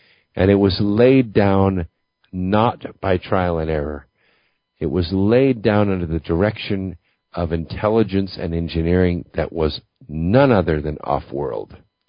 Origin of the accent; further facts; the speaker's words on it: Pasadena, California, United States; And I grew up in Los Angeles area. Actually, I grew up in Pasadena.